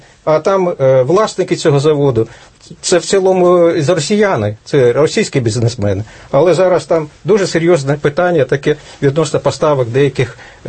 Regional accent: Kharkiv Oblast, Ukraine; Да, це я з Харківщини, я знаю такий завод в Великому Бурлуці

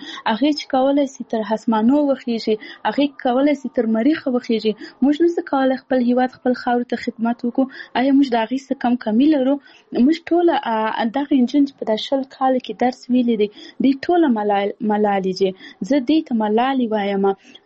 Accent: Paktia, Afghanistan; اول زه خپله خپل د پکتیا ولایت یم، زه د یو کلی یم

